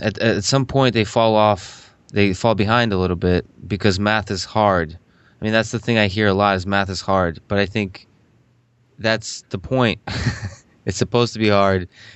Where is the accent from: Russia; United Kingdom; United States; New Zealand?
Russia; I grew up in Russia, where being good at math was much more respected than it is in this country.